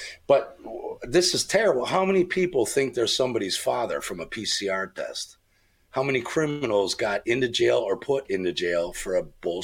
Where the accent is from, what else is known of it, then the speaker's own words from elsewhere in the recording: United States; I grew up in America.